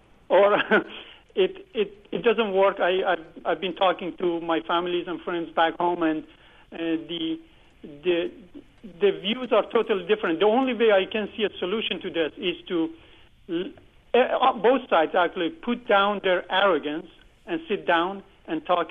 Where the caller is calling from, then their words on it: Iran; English is a second language; moved away; Actually, I'm from Iran myself